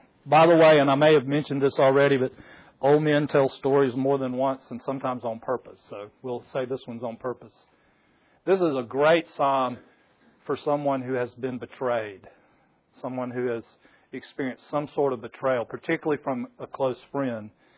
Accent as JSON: {"language": "English", "town": "Port St. Joe", "region": "Florida", "country": "United States", "said": "So, I am from Port St. Joe"}